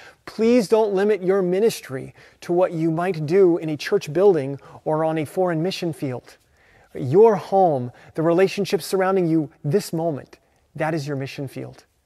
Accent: Alabama, United States; At the church I grew up at in Alabama, I had the privilege of getting to know a woman named Mrs. Ross.

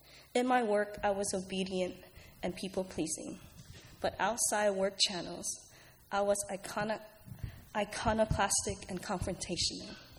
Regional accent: Richmond, Virginia, United States; Growing up in Richmond, Virginia, born out of wedlock to a young teenage mother, my grandparents watched me while my mother pursued her education.

